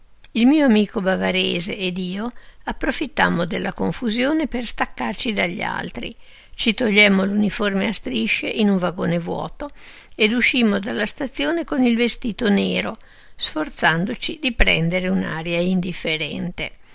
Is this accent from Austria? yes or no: yes; Austria; Nei KZ io, come austriaco, venivo sempre registrato come tedesco